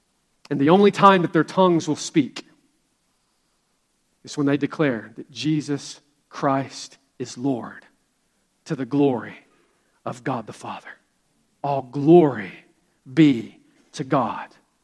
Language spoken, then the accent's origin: English; Billart, Georgia, United States; I grew up right here in Billart, Georgia. All I'd ever known was Praise Mill Baptist Church, and I went away to a strange city